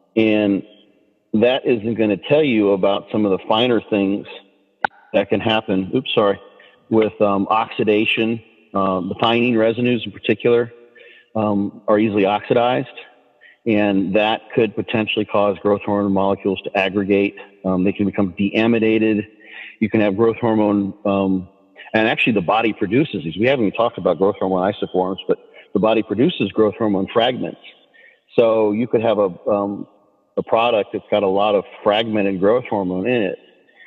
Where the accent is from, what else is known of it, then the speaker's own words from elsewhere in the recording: Illinois, United States; I'm from the U.S. I grew up in Illinois.